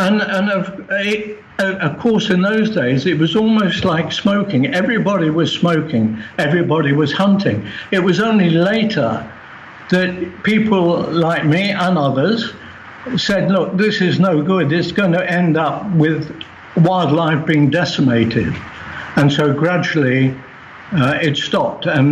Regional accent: Guernsey; previously, I come from Guernsey

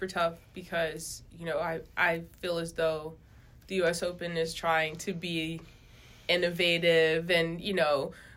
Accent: United States; I'm American

